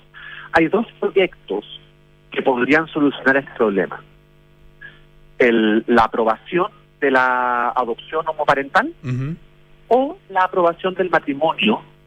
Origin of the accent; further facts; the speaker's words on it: Chile; que soy yo, que soy el chileno